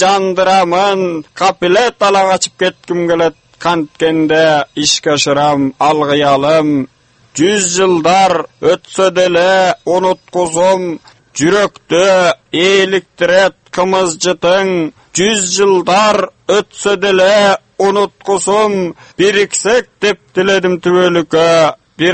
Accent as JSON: {"language": "Kyrgyz", "town": "Kara-Moinok", "region": "Naryn Region", "country": "Kyrgyzstan", "tie": "born or raised there", "said": "Кочкар районунда Кара Мойнок деген айылда туулуп өскөм."}